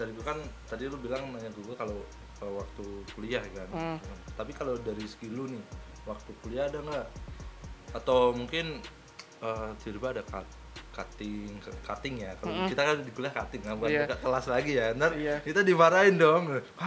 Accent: Java, Indonesia; Gue sebagai orang Jawa itu sangat, hati gue tuh sangat menangis dan meronta-ronta.

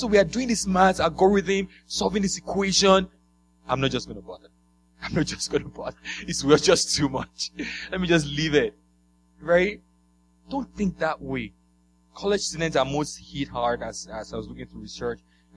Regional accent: Nigeria; I'm from Nigeria, local boy from village like me.

